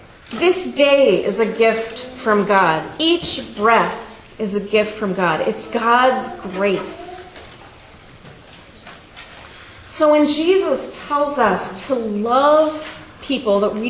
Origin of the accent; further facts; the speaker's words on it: California, United States; also born or lived in Kansas; I grew up in California and went through some droughts, so I did learn to appreciate rain.